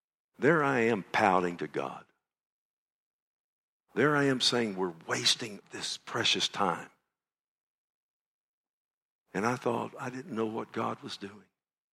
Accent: Ireland; I'm Irish, of course.

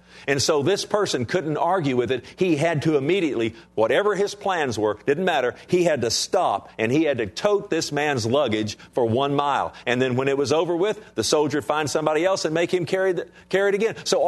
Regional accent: United States; I thank God that I'm an American.

